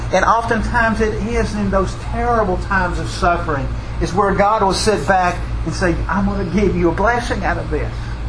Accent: New York, United States; And then I would say, "Oh, I'm from New York."

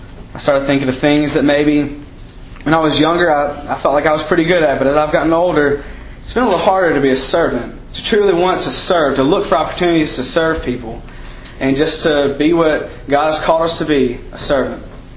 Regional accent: Birmingham, Alabama, United States; Originally, I'm from the Birmingham area, where I went to Oak Mountain. And that's where I was born and raised, pretty much in that area.

